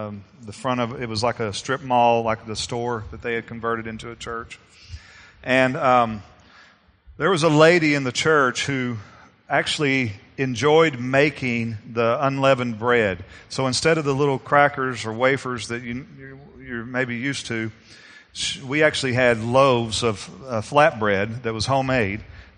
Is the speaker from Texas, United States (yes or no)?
yes; Kilgore, Texas, United States; in Henderson, Texas, which is in East Texas where I'm from. I'm not from Henderson. We actually lived in Kilgore.